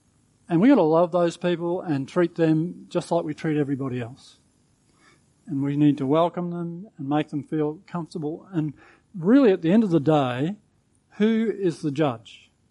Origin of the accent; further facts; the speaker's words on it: Australia; So in a sense, yeah, I'm an Aussie